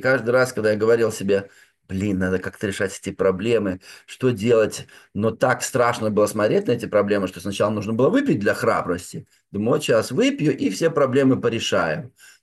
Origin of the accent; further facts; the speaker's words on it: Minsk, Belarus; в Беларуси, я из Минска родом